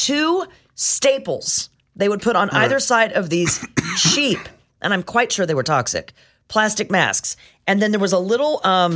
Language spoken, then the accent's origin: English; Kansas City, Missouri, United States; Here were your choices growing up in the Kansas City area.